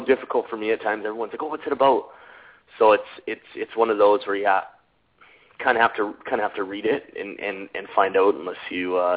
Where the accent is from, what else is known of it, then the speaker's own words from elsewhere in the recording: Welland, Ontario, Canada; born there; now in Niagara Falls, Canada; I was born in Canada in a city called Welland in Ontario. I currently live in Niagara Falls, which is only about 20 minutes away from Welland, so it's not too far from home.